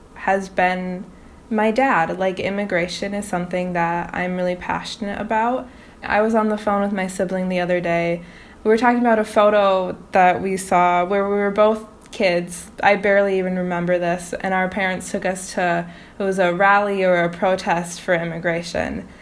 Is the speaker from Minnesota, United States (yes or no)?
yes; Minnesota, United States; now in Wisconsin, United States; I'm from Minnesota. My dad is an immigrant from Honduras. Currently, I'm living in Wisconsin where I go to school.